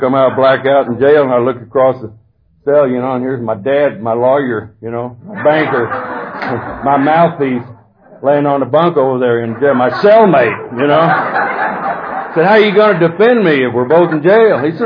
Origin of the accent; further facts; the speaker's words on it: Texas, United States; born there; I was born in Texas, and that don't make you an alcoholic